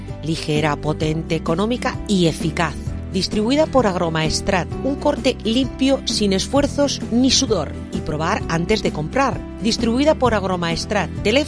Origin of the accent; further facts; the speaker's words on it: Vila-real, Valencian Community, Spain; jo soc de la ciutat de Villarreal